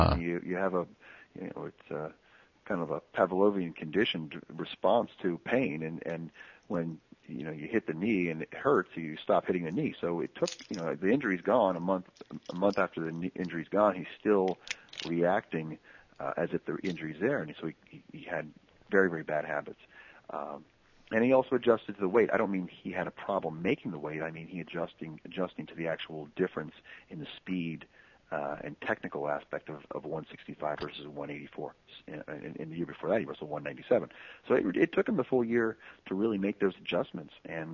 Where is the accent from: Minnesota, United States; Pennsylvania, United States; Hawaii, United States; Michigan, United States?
Pennsylvania, United States; State College; But he's from State College, Pennsylvania. It's my hometown, so I've been watching Steve for a long, long time